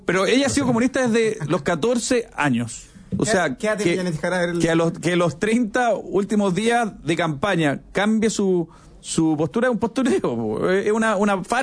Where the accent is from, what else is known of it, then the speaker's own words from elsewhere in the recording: Chile; Chile es un país integrado por distintas ascendencias, por distintos orígenes, y somos todos chilenos